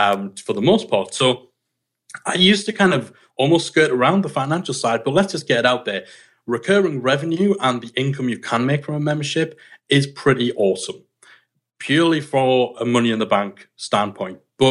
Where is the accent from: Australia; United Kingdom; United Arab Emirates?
United Kingdom; You know, we're British. It's almost impolite to chase money.